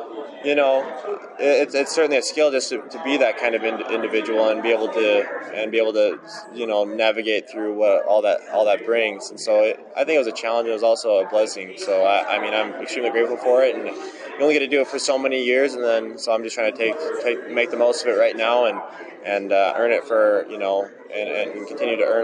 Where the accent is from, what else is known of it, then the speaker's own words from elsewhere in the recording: Butte, Montana, United States; You know, growing up in Butte, Montana, there was obviously being able to playing quarterback there from a young age as well, at the high school.